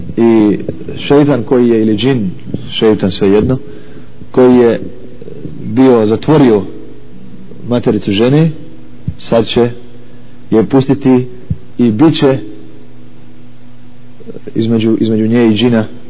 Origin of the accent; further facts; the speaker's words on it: Bosnia & Herzegovina; I kod nas u Bosni nije se od toga čisto.